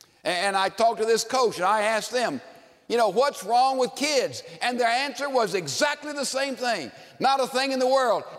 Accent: Houston, Texas, United States; I'm from Houston, Texas.

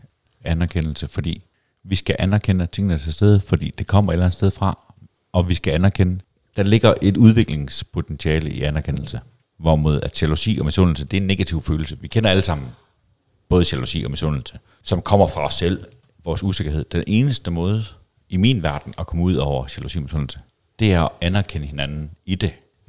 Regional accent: Western Jutland, Denmark; Og jeg er sgu begge dele, fordi jeg er vestjyde.

